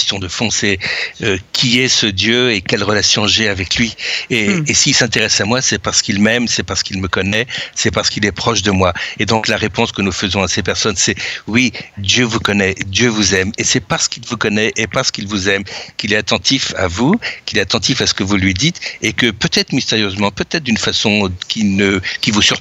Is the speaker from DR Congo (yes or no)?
no; France; une carte de France, parce que je suis français